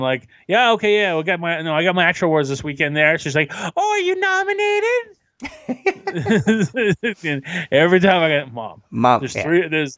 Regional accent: Canada; He's telling me to be an asshole, but I'm so Canadian, it's hard.

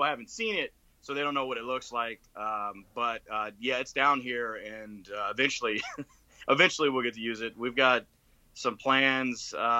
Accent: Gulf Coast, United States; It's a southern dish because, we talked about before, I grew up in the Gulf Coast, so seafood is just crazy everywhere.

